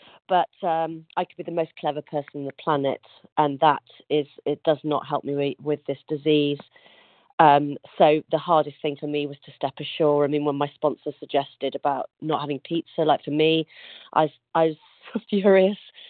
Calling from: Yorkshire and the Humber, United Kingdom; From North Yorkshire in the UK.

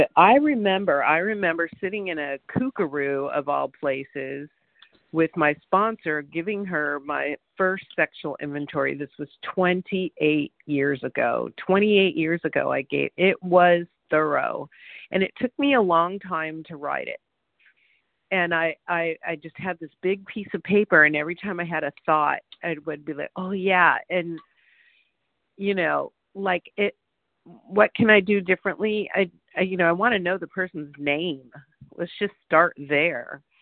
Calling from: California, United States; I'm calling from Southern California.

